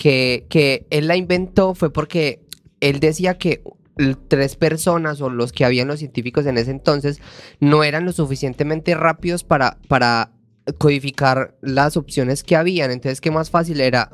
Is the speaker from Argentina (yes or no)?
no; Antioquia, Colombia; accent: paisa; Que soy paisa, déjeme hablar paisa.